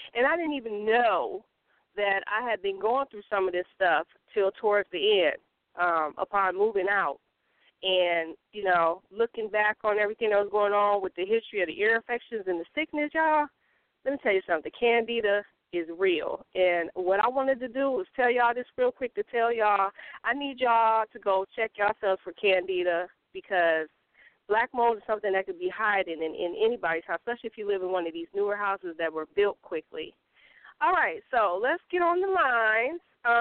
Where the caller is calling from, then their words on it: Milwaukee, Wisconsin, United States; Of course, you know I'm calling from Milwaukee, Wisconsin. So, you know, our weather here is crazy all the time.